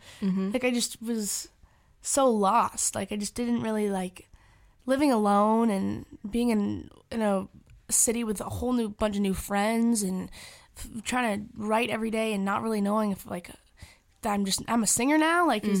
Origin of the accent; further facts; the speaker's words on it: Canada; I'm Canadian